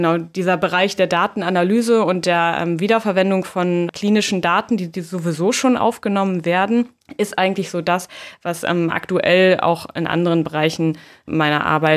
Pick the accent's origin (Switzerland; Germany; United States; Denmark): Germany; Oldenburg, Lower Saxony; moved away as an adult; Ich komme eigentlich aus Oldenburg, aus Norddeutschland, bin also dann relativ früh relativ weit weggegangen